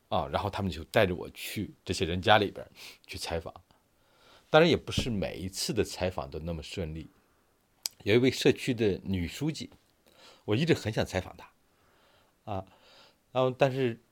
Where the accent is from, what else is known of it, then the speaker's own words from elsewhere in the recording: China; 我们中国人所谓的鬼节，武汉的风俗呢是在地上画个小白色的小圆圈